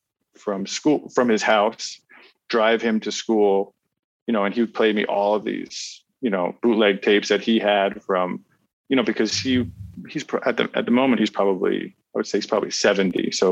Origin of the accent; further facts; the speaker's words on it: New Jersey, United States; Well, I grew up in New Jersey.